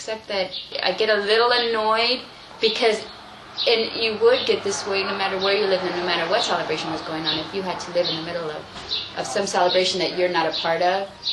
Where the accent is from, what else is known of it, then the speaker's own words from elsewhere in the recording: Huntington Park, California, United States; I was born in Huntington Park in 1970. And I've lived here my whole life.